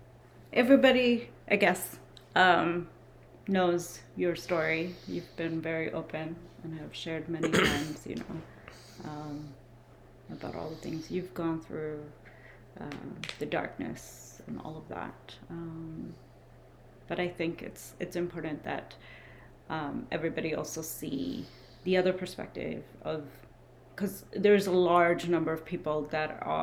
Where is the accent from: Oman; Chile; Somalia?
Oman; Muscat; moved away as an adult; also born or lived in Mumbai, India; now in Vancouver, Canada; I was born in Mumbai. I was there till about 9 and then moved to the Middle East. I was in Muscat, Oman, went to high school there, and moved here in 2005.